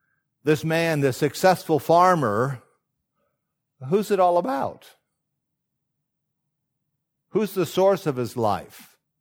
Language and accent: English; Washington, United States; also born or lived in Kansas; I'm from Washington State. My mom and dad are both gone.